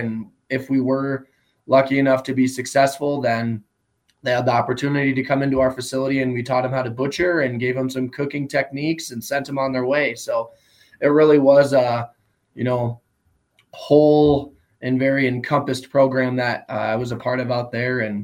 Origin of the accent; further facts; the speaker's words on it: South Dakota, United States; I grew up and was born and raised in Southeast South Dakota. I kind of had a unique opportunity where I was a little bit in the city and a little bit out of the city.